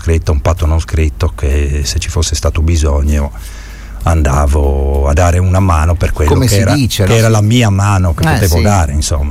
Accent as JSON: {"language": "Italian", "town": "Cedarchis", "region": "Friuli-Venezia Giulia", "country": "Italy", "tie": "born or raised there", "said": "1986 a 13 anni dopo i primi 3 anni fatti nelle giovanili del Cedarchis, che è il mio paese"}